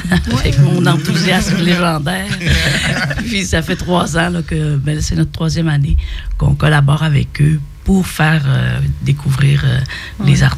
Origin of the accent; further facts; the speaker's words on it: Alma, Quebec, Canada; Moi, je suis native d'Alma, donc c'est un festival que j'ai vu grandir.